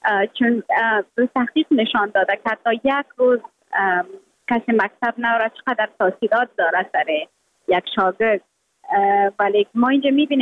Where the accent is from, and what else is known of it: Afghanistan